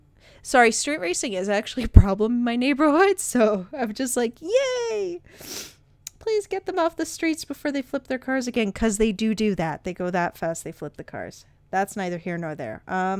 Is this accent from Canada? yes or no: yes; Canada; And then I think I've mentioned I'm Canadian.